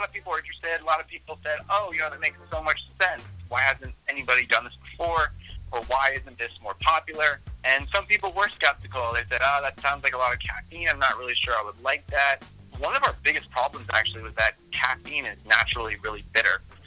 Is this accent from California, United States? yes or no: no; Seattle, Washington, United States; So I'm originally from Seattle